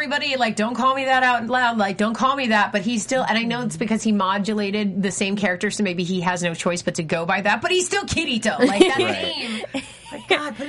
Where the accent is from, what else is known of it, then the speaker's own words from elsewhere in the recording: United States; I'm American. I don't know those meters.